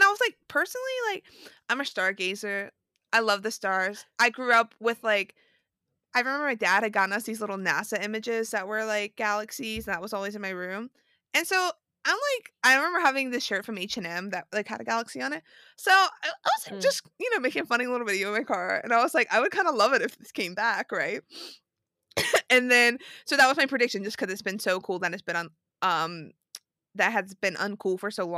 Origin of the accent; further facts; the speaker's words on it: Tasmania, Australia; Like, I'm from Tasmania.